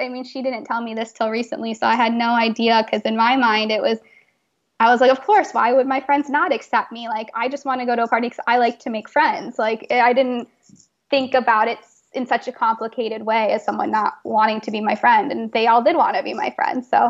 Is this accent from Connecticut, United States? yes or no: no; Chicago, Illinois, United States; I was in Chicago, which is my hometown.